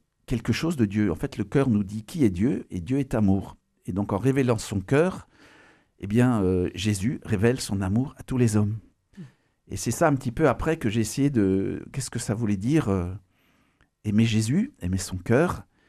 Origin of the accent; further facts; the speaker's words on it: Auvergne-Rhône-Alpes, France; Moi, je suis originaire de Haute-Savoie. Ma grand-mère avait 3 frères prêtres et ils ont été d'origine paysanne.